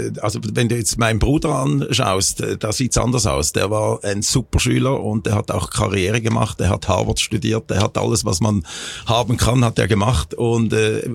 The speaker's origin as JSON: {"language": "German", "country": "Switzerland", "said": "Ja, also ich war ja Schweizer"}